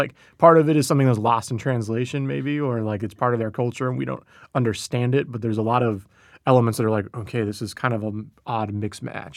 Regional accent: San Diego, California, United States; I'm from Scripps Ranch, and I grew up going to the Regal Mira Mesa. It used to be called Edwards Mira Mesa.

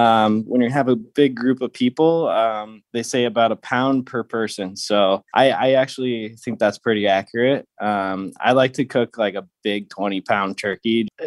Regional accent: St. Louis, Missouri, United States; also born or lived in Phoenix; now in San Diego, United States; I grew up in St. Louis, Missouri. I'm now out here in San Diego at the Pendry Hotel. I started culinary school back in Phoenix, Arizona.

